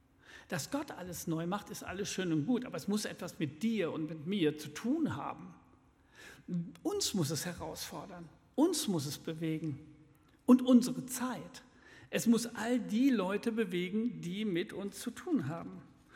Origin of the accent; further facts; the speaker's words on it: Gütersloh, North Rhine-Westphalia, Germany; Also ich komme aus Gütersloh